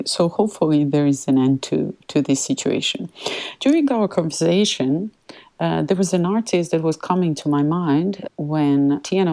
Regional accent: Serbia; even though we lived through so many difficult things growing up in Serbia

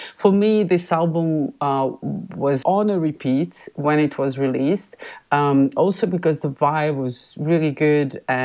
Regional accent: Novi Sad, Vojvodina, Serbia; in my hometown in Serbia.

